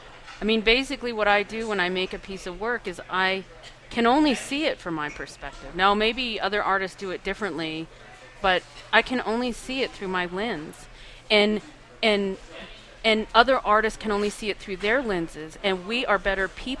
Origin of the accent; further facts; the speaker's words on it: United States; I'm American. For better or worse, I am an American.